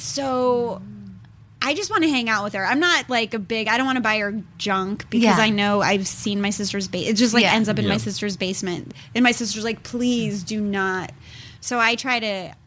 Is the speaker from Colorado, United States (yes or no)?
yes; Colorado, United States; Yeah, it's sort of based on my hometown, but my hometown's not like white trash.